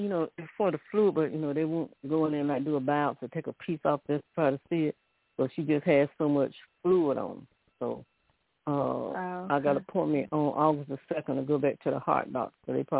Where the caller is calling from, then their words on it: Alabama, United States; from Alabama.